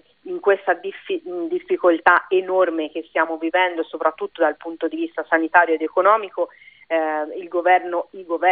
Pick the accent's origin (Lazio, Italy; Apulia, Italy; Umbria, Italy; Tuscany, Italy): Tuscany, Italy; Florence; Io sono di Firenze, quindi non potevo non essere in piazza.